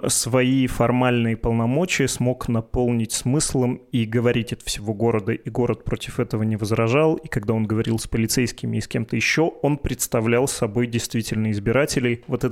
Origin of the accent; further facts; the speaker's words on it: Perm, Perm Krai, Russia; в моем родном городе, в Перми, где я жил до этого